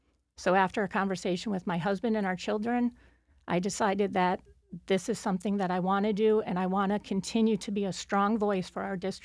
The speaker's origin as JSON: {"language": "English", "town": "Avon", "region": "New York", "country": "United States", "tie": "born or raised there", "lives_now": "Geneseo, United States", "said": "I was born and raised in Avon, and about 20 years ago, I moved to Geneseo with my husband, and we reside there with our three children."}